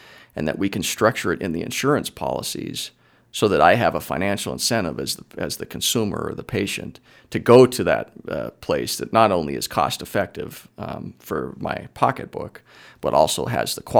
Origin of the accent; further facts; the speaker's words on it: Anaconda, Montana, United States; I born and raised in Anaconda, fourth generation Montanan, graduated from the University of Montana